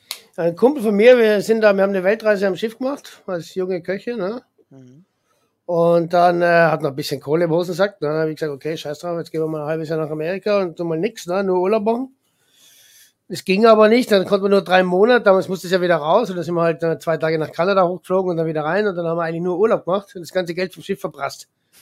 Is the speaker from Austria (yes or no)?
yes; Austria; Als Österreicher, der Österreicher geht einfach noch gerne ins Wirtshaus